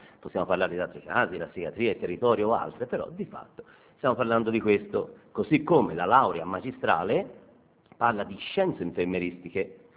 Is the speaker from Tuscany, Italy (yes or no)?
yes; Siena, Tuscany, Italy; io sono senese